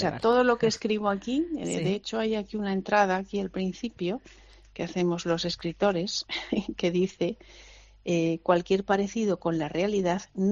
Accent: Zaragoza, Aragon, Spain; born there; now in Madrid, Spain; yo nací en Zaragoza, yo soy maña.

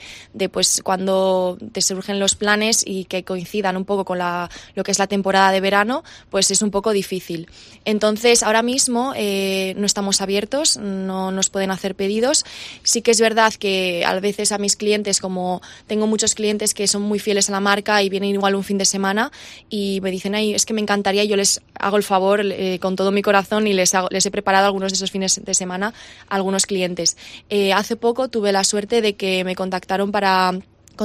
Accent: Noja, Cantabria, Spain; Soy de Noja, de la zona de Isla y de Noja.

